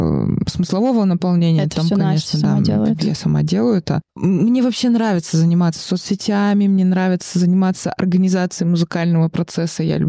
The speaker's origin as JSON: {"language": "Russian", "town": "Vladivostok", "region": "Primorsky Krai", "country": "Russia", "tie": "born or raised there", "said": "Да, мой родной город."}